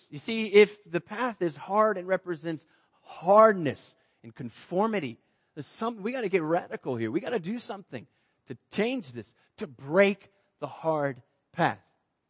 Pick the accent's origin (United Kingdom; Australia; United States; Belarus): United States; Texas; now in South Africa; We mentioned Texas, and I'm in South Africa, the more I'm getting prouder of being a Texan.